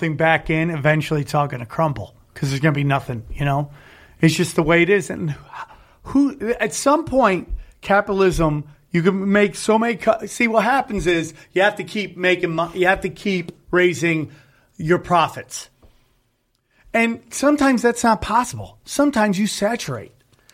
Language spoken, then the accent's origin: English; Cortland, New York, United States; Like my hometown, 607 Cortland, New York, is struggling to keep anybody there because there's no industry.